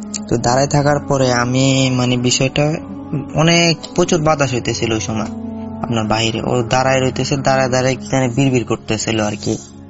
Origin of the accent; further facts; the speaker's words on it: Lakshmipur, Chittagong Division, Bangladesh; now in Oman; আমার বাড়ি হচ্ছে লক্ষ্মীপুরে, লক্ষ্মীপুর ভবানীগঞ্জ কোন একটা গ্রামে হবে, আমি গ্রামের নামটা বলতেছি না। তো আমি এখন বর্তমানে ওমানে কর্মরত অবস্থা আছি।